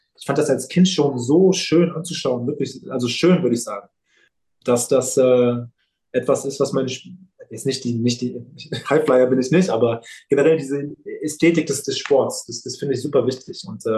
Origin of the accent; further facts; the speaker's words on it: Berlin, Germany; Ich bin groß geworden in Charlottenburg in Berlin. Genau, genau, Charlottenburg, also praktisch sehr zentral, sehr, sehr städtlich, also in der Nähe des Kudamms.